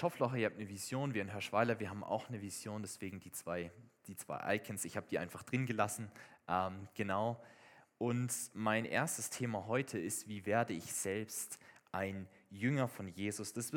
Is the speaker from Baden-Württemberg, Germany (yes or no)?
yes; Baden-Württemberg, Germany; also ähnlich wie bei uns im Schwarzwald, das ist ziemlich steil